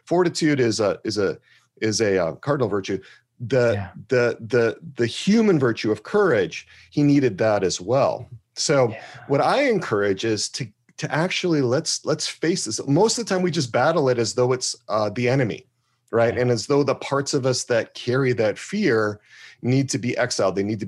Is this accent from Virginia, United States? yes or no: no; Wisconsin, United States; because I grew up in Wisconsin, a lot of icy roads, a lot of spin outs